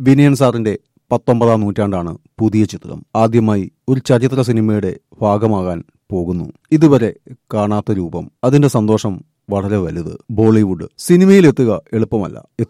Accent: Mumbai, Maharashtra, India; Malayalam is a second language; മുംബൈയിൽ ജനിച്ചു വളർന്ന പാതി മലയാളി പെണ്ണാണ് ഞാൻ. നീനയിൽ അഭിനയിക്കുമ്പോൾ എന്റെ മലയാള പത്രം നല്ലതല്ല, എന്നിട്ടും മലയാള സിനിമയിൽ അഭിനയിക്കാൻ കഴിഞ്ഞു.

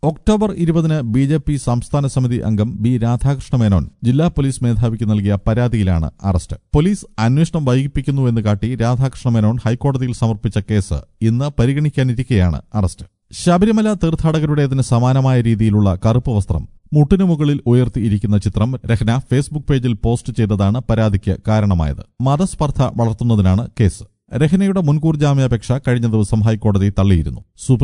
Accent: Ernakulam, Kerala, India; ഇപ്പോൾ 32 വയസ്സുണ്ട്. ജനിച്ചതും വളർന്നതും എറണാകുളത്താണ്. അവിടെ ജോലി ചെയ്ത് കുടുംബമായി താമസിക്കുന്നു.

